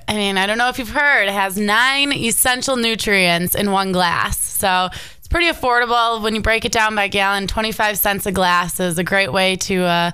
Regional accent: Milwaukee, Wisconsin, United States; now in Chicago, United States; I'm originally from Milwaukee, but currently reside in Chicago.

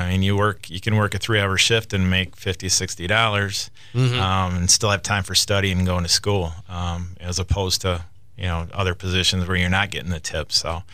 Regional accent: Traverse City, Michigan, United States; I mean, I grew up in Traverse City, and we didn't have to pay a cent for anything.

